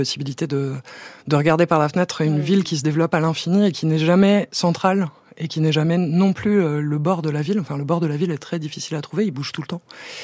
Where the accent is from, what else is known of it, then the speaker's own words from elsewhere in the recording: Alfortville, Île-de-France, France; j'ai grandi à Alfortville, donc qui est une commune qui est limitrophe de Paris.